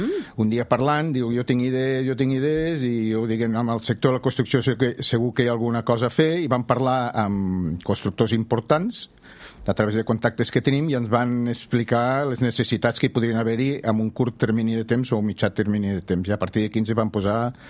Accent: Andorra; Bueno, jo sóc d'Andorra, però tenim l'empresa a Terrassa.

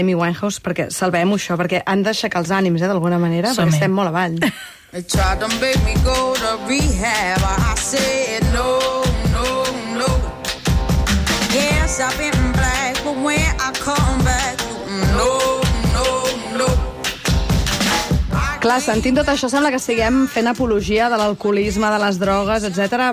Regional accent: Gratallops, Catalonia, Spain; accent: Gratallops; també amb el meu accent de gratallops no ha quedat gaire clar

